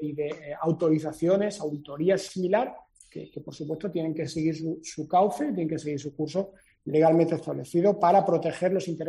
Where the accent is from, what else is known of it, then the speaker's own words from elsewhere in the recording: Málaga, Andalusia, Spain; como malagueños